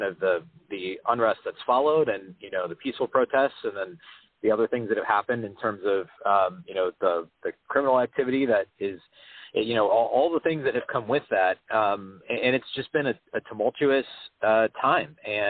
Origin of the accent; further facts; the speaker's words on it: Minnesota, United States; So I'm from the Twin Cities initially, and obviously have tons of family and friends there. I actually am not based there currently. I don't live in Minneapolis